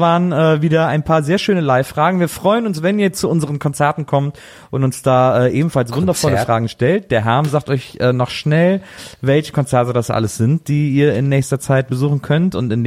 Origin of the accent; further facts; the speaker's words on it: West Germany, Germany; Als Westdeutscher.